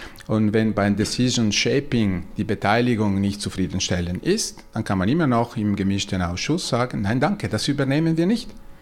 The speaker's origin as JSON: {"language": "German", "region": "Ticino", "country": "Switzerland", "said": "ich komme aus dem Tessin, das ist enorm."}